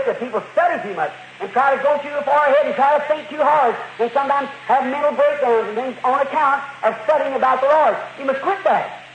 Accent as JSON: {"language": "English", "country": "United States", "said": "I'm an American, you know I am."}